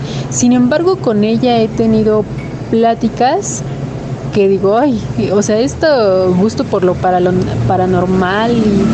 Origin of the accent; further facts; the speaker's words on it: Amecameca, State of Mexico, Mexico; de Amecameca, Estado de México.